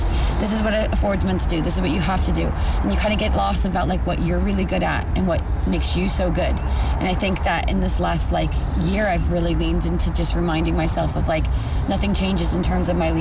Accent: Ireland; I think us as Ireland, like, we always want to be difficult to beat. And I mean, we're Irish

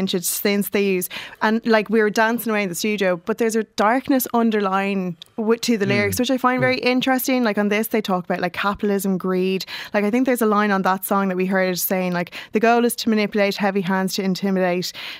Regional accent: Ireland; I'm Irish, so yes.

